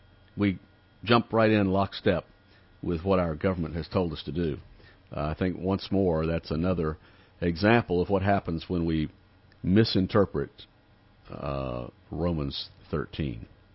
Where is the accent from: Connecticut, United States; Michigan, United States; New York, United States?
New York, United States; New York City; As a New Yorker, and I would say as Americans, we hang our heads in shame.